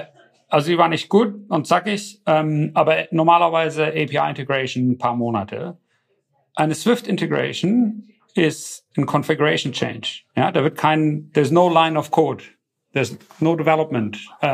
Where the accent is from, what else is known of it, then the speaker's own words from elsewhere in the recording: Germany; now in United Kingdom; Ich komme aus Deutschland, lebe in England und habe in anderen Ländern gelebt.